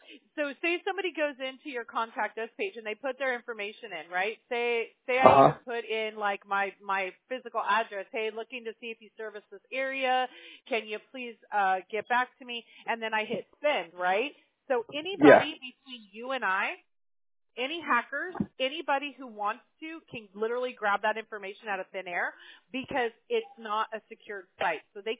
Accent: Apple Valley, California, United States; also born or lived in Corona; I grew up in Apple Valley. I used to own a house in Corona

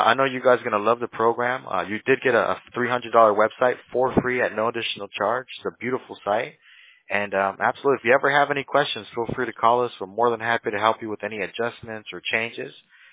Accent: United States; born there; So I was born here in the States, but you know, that's where yeah, that's where I get the Spanish from.

